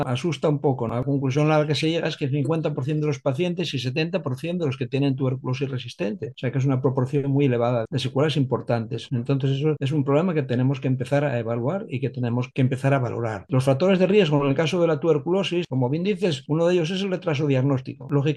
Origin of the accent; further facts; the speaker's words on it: Asturias, Spain; te digo que somos asturianos